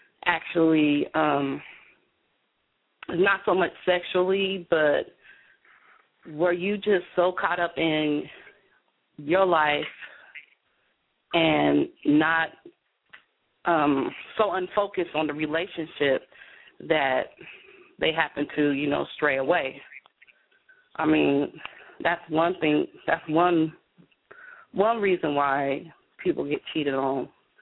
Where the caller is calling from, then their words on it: Columbia, Missouri, United States; I'm calling from Columbia.